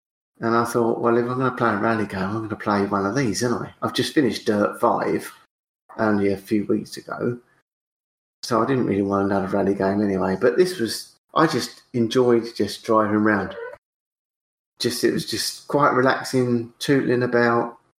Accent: East of England, United Kingdom; I chose the Mark 1 Escort because why wouldn't you? I'm from Essex.

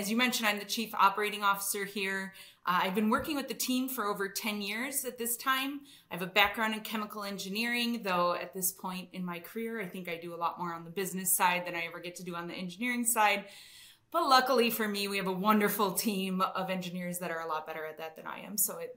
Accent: Wisconsin, United States; moved away as an adult; I'm originally from Wisconsin, if you can't hear it in my accent. I haven't lived there for, I don't know, I left when I was like 18, but it just stays with you once you're from there. I'm from a pretty small town.

